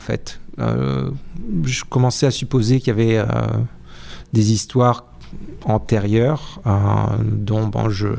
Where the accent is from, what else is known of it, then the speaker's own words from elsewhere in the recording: Hauts-de-France, France; je viens du Hauts-de-France, d'une famille.